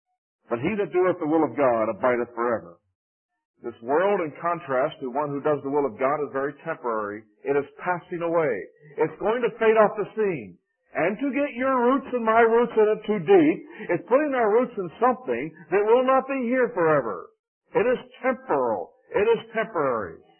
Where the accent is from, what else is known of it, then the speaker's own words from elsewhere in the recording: New York, United States; You know, I come from New York, although not New York City, but Madison Avenue is the home of marketing.